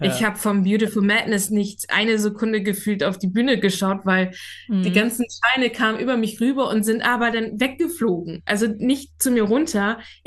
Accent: Schleswig-Holstein, Germany; als von meiner Heimatstadt. Also in Schleswig-Holstein lebst du ja wirklich auf dem Land

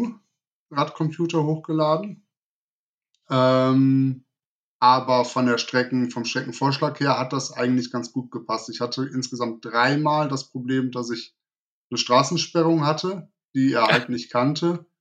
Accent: Wuppertal, North Rhine-Westphalia, Germany; Im Prinzip schön in südöstlicher Richtung nach Wuppertal, also in meine Heimatstadt

